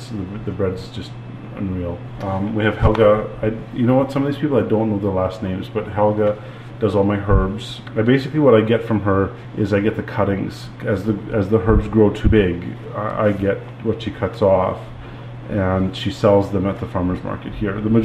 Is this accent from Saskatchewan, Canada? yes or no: yes; Saskatchewan, Canada; again, I'm from Saskatchewan, and I mean, theoretically, we're the breadbasket of the world